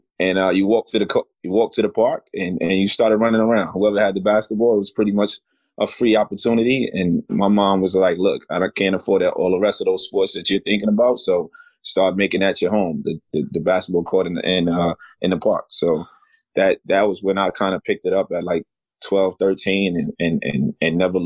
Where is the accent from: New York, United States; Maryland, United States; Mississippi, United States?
New York, United States; Bronx; Growing up in the Bronx and in New York City and the inner city and in the heart of the ghetto.